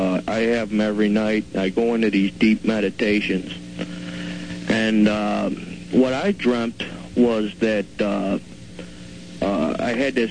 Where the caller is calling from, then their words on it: Round Lake Beach, Illinois, United States; calling from Round Lake Beach.